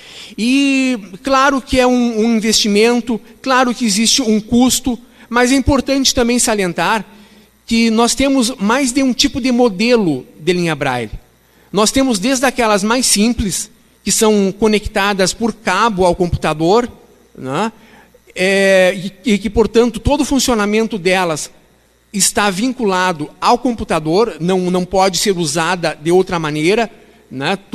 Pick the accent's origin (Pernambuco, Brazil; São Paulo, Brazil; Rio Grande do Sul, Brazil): Rio Grande do Sul, Brazil; Bagé; Eu venho do interior do estado, venho de Bagé, que é uma cidade que fica na fronteira com o Uruguai, a cerca de 400 quilômetros de Porto Alegre.